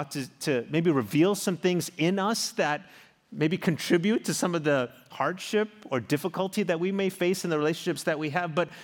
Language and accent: English; South Africa; accent: South African; moved away; boy, I used to have this sophisticated South African accent. And every time I travel back to my home country, my childhood accent starts to show up.